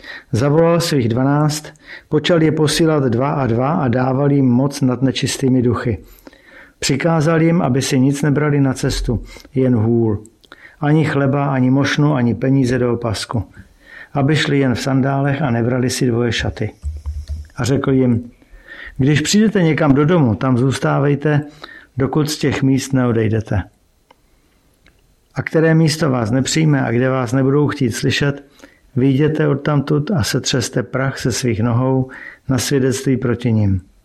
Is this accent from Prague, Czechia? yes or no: no; Hradec Králové Region, Czechia; Církev bratrská. Pocházím z východu Čech z Orlických hor. Od malička jsme spolu s rodiči navštěvovali sbor v Bystrém, kde jsem se v roce 1985 rozhodl vydat svůj život Ježíši.